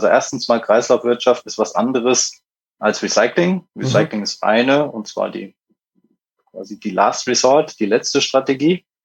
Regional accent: Germany; now in Vienna, Austria; Ich bin ursprünglich aus Deutschland, wohne mittlerweile in Wien

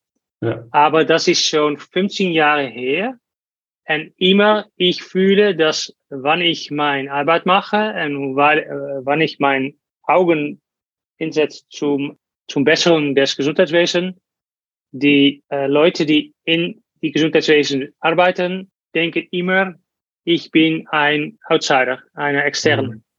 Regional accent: Netherlands; German is a second language; ich bin Holländer

